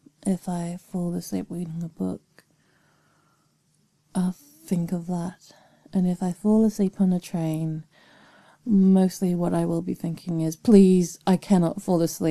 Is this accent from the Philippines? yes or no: no; United Kingdom; I'm very British that way. The summer comes and all Brits just have an issue.